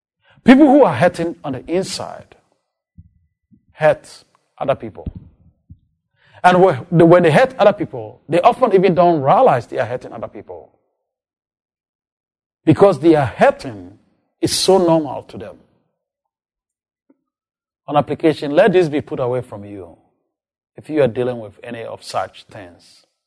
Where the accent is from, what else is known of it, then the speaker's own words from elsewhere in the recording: Ghana; English is a second language; In my home country, Ghana, we have a particular tribe in the northern Ghana, the Kokombas.